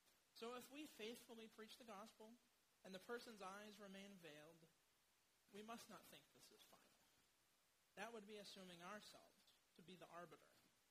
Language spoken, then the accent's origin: English; Kansas, United States; I'm originally from Kansas, so in my early years